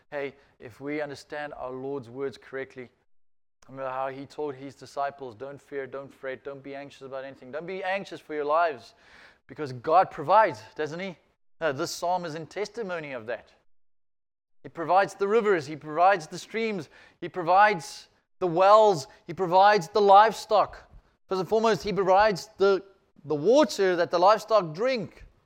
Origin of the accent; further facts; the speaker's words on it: Johannesburg, Gauteng, South Africa; Now, I'm from Joburg.